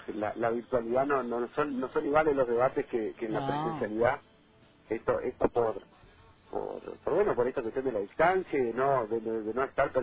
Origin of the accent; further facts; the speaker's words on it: Alem, Misiones, Argentina; yo como presidente del partido que soy de Alem